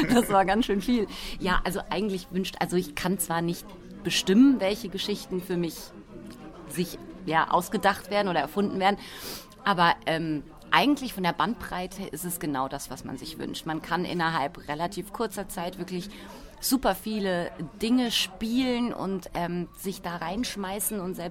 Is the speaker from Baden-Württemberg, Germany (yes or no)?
yes; Baden-Baden, Baden-Württemberg, Germany; Das stimmt, ich komme aus Bade-Bade, das ist gar nicht so weit weg